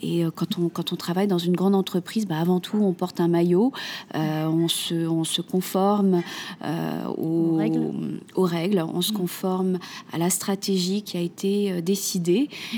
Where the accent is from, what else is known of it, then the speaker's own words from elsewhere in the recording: Paris, Île-de-France, France; je suis une Parisienne, maman d'un enfant